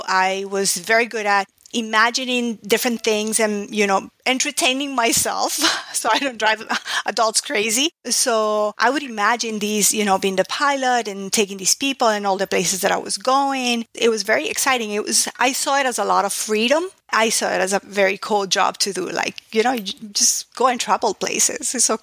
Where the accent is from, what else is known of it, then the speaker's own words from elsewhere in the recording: Ecuador; now in Miami, United States; Born and raised in Ecuador in South America, but I've lived in Miami, Florida since 29 years. So I'm Floridian at heart.